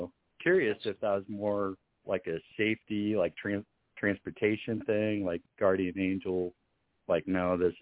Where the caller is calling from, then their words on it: Iowa, United States; I'm calling from Iowa.